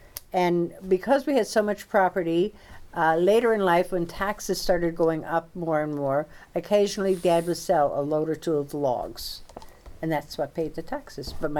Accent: New York, United States; born there; And I was born in the Elmville Hospital. My parents at that time were living at Louse Corners here in Grahamsville.

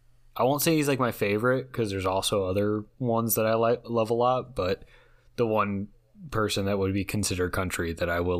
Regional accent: Chicago, Illinois, United States; I grew up in the Chicago area. It's just one of those things. You grow up here, you have it

